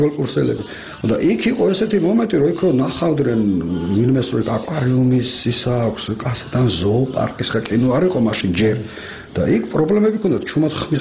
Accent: Tbilisi, Georgia; მე გავიზარდე ფიროსმანის ქუჩაზე ოქროს უბანი ერქვა ყველა ძველი ბიჭი ცხოვრობდა

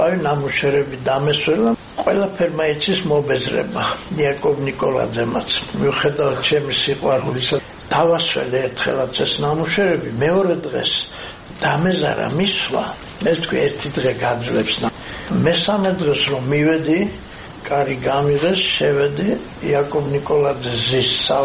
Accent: Arkhoti, Mtskheta-Mtianeti, Georgia

